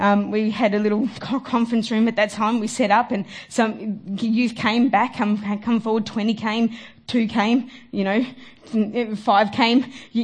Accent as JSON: {"language": "English", "town": "Cranbourne", "region": "Victoria", "country": "Australia", "tie": "born or raised there", "said": "I grew up in Cranbourne. I've been a Cranbourneite for 25 years now. I am 2 off 30"}